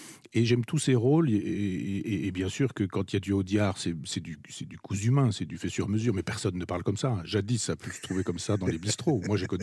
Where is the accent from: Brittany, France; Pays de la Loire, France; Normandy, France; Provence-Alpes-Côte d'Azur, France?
Normandy, France; Chambois; born there; à Chambois, là, mon village natal